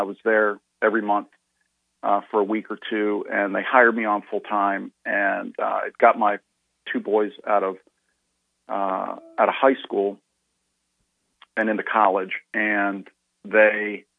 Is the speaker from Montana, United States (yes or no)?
no; Ohio, United States; well, because I'm from Ohio. And Ohio and Michigan people don't like each other.